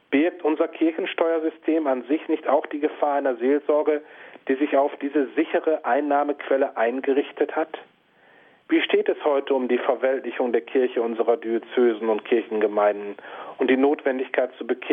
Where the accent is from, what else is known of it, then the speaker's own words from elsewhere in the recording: Ahaus, North Rhine-Westphalia, Germany; das Ratsprotokoll meiner Heimatstadt Ahaus im westlichen Münsterland